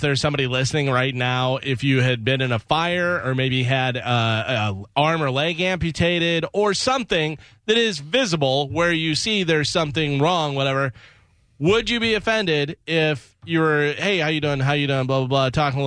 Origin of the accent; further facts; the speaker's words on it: Ireland; And, you know, I'm Irish and I'm very white.